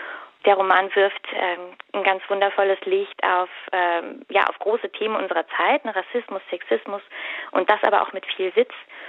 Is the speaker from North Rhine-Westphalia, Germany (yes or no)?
no; Biesdorf, Berlin, Germany; Ich komme tatsächlich aus der Gegend, also Biesdorf neben Mahlsdorf, von daher ist es für mich ein spannendes Stück Lokalgeschichte.